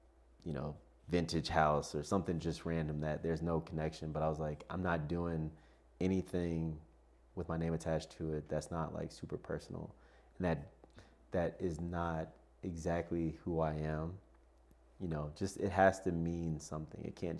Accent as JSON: {"language": "English", "town": "Detroit", "region": "Michigan", "country": "United States", "tie": "born or raised there", "also_born_or_lived": "South Carolina", "moved": "yes", "said": "grew up in Detroit, moved to South Carolina, and I grew up on Joy Road in Detroit. West Side to be exact."}